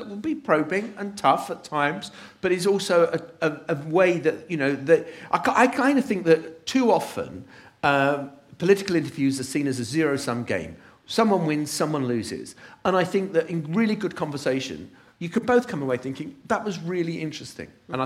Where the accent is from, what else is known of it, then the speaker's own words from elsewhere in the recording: United Kingdom; And I'm thinking, I'm going to stay polite because we're British after all.